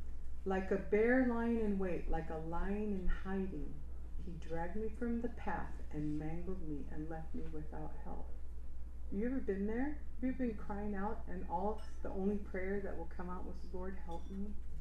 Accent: Los Angeles, California, United States; I was raised Catholic in East Los Angeles.

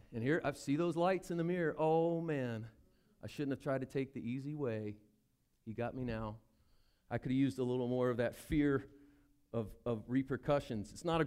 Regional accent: Virginia, United States; But for me, a kid growing up in Virginia in the 80s, I thought it was the most amazing thing.

